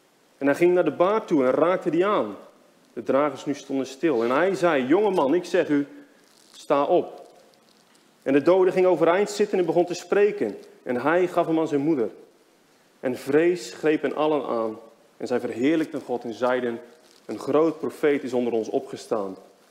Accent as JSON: {"language": "Dutch", "town": "Urk", "region": "Flevoland", "country": "Netherlands", "also_born_or_lived": "London, United Kingdom", "said": "ik kom uit Urk. En recentelijk zijn we vanuit Londen verhuisd weer naar Nederland"}